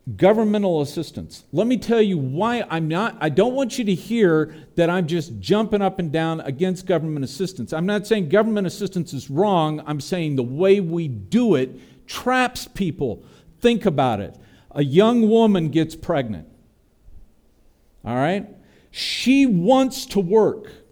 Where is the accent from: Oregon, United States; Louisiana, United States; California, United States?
California, United States; Cheryl and I come from the Central Valley of California.